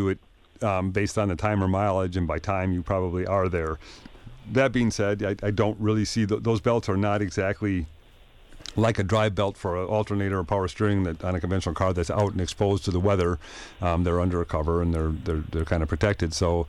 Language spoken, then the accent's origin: English; Wisconsin, United States; I grew up in Wisconsin, and I'm pretty sure I can get a car up a hill